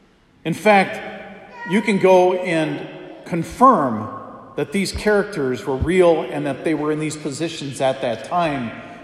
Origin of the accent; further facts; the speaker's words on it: Michigan, United States; Any Badgers fans? Not me. I'm from Michigan.